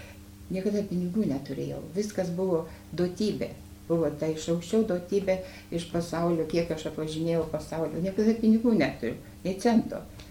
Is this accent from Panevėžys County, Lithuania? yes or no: no; Kvėdarna, Tauragė County, Lithuania; also born or lived in Laukuva; Laukuvoje gimusi, Kvėdarnoje augusi, o paskui mirus mamytei užmuštama.